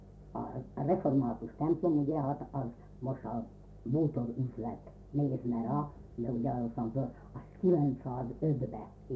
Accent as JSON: {"language": "Hungarian", "town": "Mikola", "region": "Nitra Region", "country": "Slovakia", "tie": "born or raised there", "said": "Odahaza Mikolán aztán ugye, ott jel garamnál, a konfnál laktunk, hát ott kezdődtek a gyepek."}